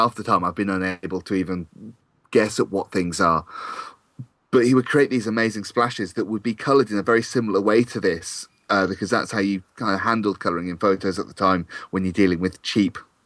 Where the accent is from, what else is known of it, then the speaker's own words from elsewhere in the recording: England, United Kingdom; because I'm English.